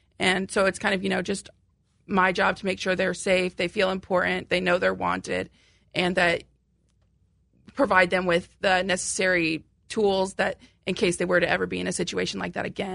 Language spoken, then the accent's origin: English; Illinois, United States; I'm actually from Stark County, which is over by Kewaunee.